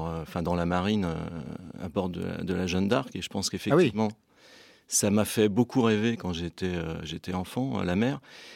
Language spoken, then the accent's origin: French; Rennes, Brittany, France; born there; Oui, je suis né à Rennes.